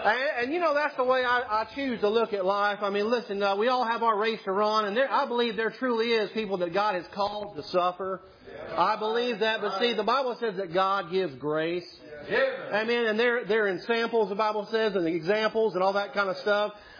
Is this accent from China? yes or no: yes; China; also born or lived in Taiwan / Hong Kong; I grew up overseas. I grew up in China and Taiwan and Hong Kong, and I've been, halfway around the world.